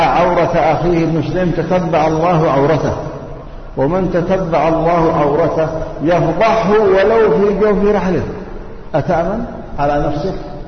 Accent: Yemen; قائم بالدعوة عندنا في اليمن والتعليم والتأليف والتحقيق

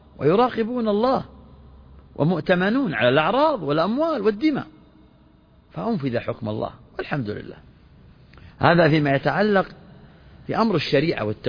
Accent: Saudi Arabia; بلادنا المملكة العربية السعودية قامت على لا إله إلا الله محمد رسول الله، ولذلك أساس تأسيسنا واعتزازنا أن غايتنا واضحة في رايتنا

